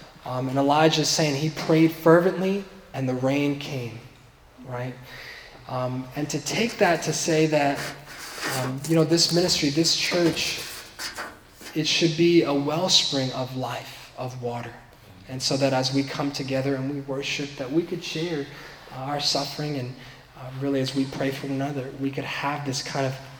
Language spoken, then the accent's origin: English; East Coast, United States; I know some ministries that I grew up in the East Coast